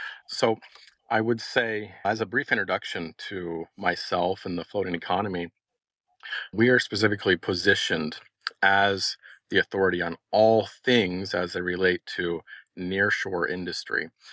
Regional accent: Florida, United States; when I was a kid growing up in Florida. I always grew up about 5 minutes away from the ocean there in Central Florida on the Space Coast.

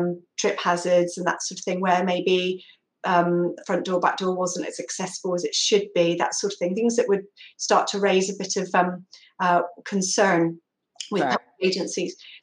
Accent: South West England, United Kingdom; I'm from Somerset

